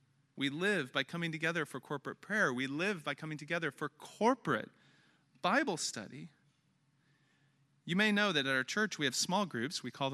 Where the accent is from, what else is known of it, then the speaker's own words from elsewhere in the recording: Kansas City, Missouri, United States; For those of you who know me, you know that Kansas City is my hometown.